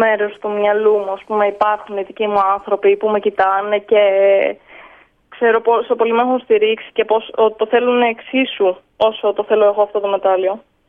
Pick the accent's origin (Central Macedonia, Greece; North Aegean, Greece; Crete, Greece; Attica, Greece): North Aegean, Greece; Lesbos; από τον τόπο μου, από τη Λέζο